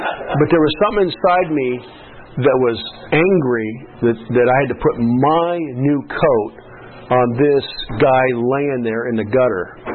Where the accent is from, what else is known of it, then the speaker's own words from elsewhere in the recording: Antioch, California, United States; I grew up in Antioch, California.